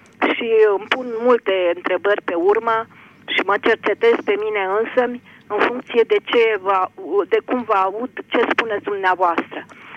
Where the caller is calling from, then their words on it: Piatra Neamț, Neamț County, Romania; din Piatra Neamț